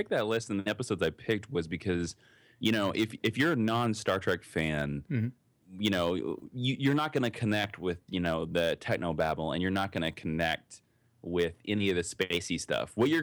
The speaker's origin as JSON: {"language": "English", "region": "Kansas", "country": "United States", "moved": "as an adult", "said": "And I came from Kansas, and I moved out here about 4.5 years ago"}